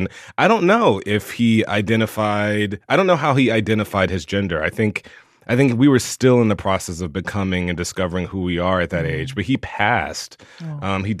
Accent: Southern United States, United States; for me, even as a gay boy growing up in the South, you know, really understanding the transgender experience

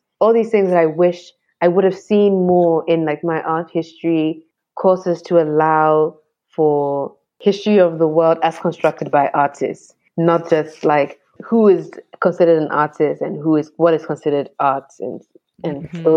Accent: Ghana; especially sort of like being Ghanaian. And like, if I was just understanding Ghana's art in terms of painting and sculpture, I would be missing so much.

